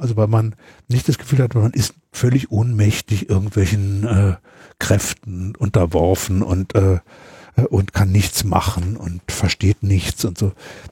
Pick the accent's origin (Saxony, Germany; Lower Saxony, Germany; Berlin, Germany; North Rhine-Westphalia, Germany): Berlin, Germany; über die Rebellionen in Berlin, meiner Heimatstadt